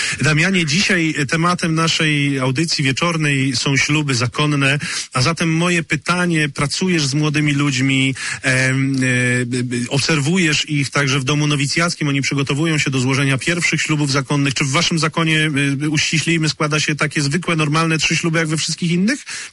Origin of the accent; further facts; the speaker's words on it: Tczew, Pomeranian Voivodeship, Poland; O, jakże uroczo, to moje strony